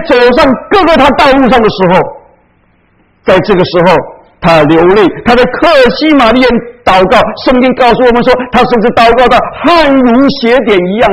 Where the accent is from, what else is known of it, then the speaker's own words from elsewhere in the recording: China; 我们常常讲我们中国人有十几亿的人口